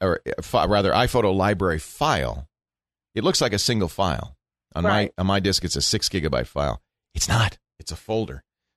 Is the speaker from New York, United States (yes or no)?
no; California, United States; as a Californian myself, if it goes down below 60, it's like, oh, turn the heat on.